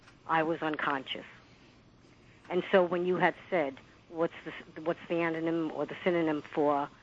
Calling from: Rockaway Beach, New York, United States; I am actually from Rockaway Beach.

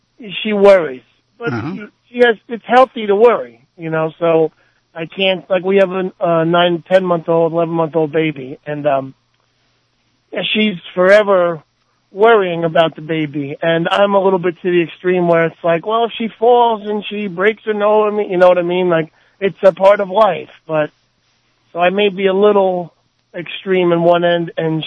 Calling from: Paramus, New Jersey, United States; Hi, Armand. … I'm from Paramus, New Jersey.

